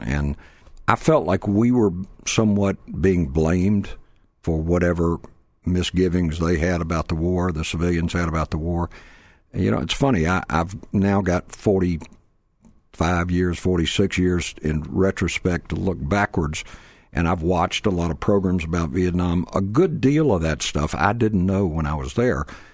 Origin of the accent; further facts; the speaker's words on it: Atlanta, Georgia, United States; Actually, I grew up in Atlanta and was a product of Grady High School in Atlanta